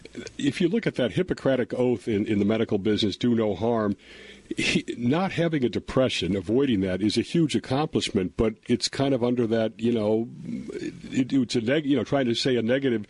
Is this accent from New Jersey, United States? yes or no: no; Chicago, Illinois, United States; in Grant Park in my hometown of Chicago